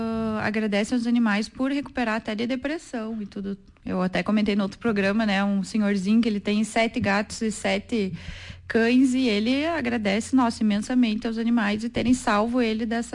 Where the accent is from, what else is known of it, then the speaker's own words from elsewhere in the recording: Passo Fundo, Rio Grande do Sul, Brazil; Eu vim de Passo Fundo e aqui em Soledade